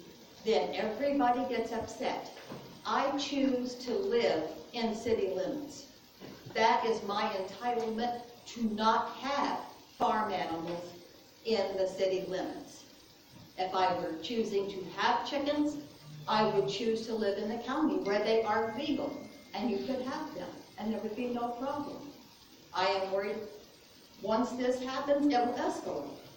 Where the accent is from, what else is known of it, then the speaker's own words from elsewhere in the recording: Vincennes, Indiana, United States; I was born and raised in Vincennes.